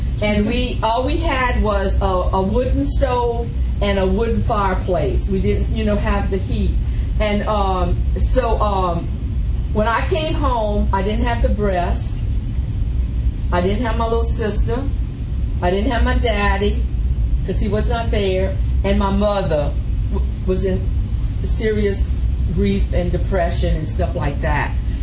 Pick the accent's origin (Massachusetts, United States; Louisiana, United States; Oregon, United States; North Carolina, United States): Louisiana, United States; Gonzales; born there; I was born in Gonzales, Louisiana, which is about 75 miles from, you know where that is?